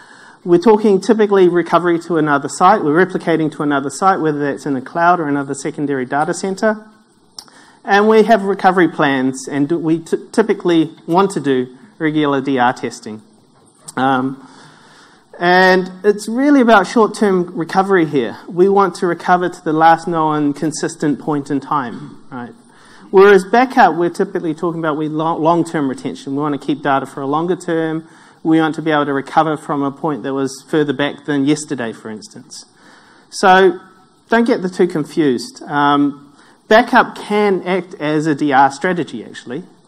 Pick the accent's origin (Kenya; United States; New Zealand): New Zealand; accent: New Zealand; also born or lived in Singapore; now in Australia; My accent comes from New Zealand, but I spent about 15 years in Singapore kind of doing this stuff up there. I only recently come into Australia about 2 years ago.